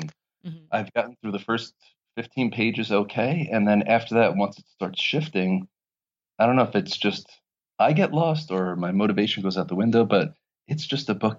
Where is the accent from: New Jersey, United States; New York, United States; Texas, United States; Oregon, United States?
New York, United States; And I just, especially being a New Yorker, and it's a book about 9/11 that doesn't tackle it head on.